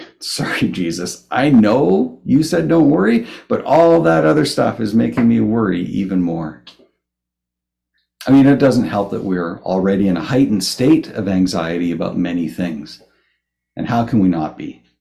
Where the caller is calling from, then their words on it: Winnipeg, Manitoba, Canada; I am joining you from Winnipeg, from Treaty 1, the traditional territories of the Anishinaabe, Cree, and Dakota peoples, and the homeland of the Métis Nation.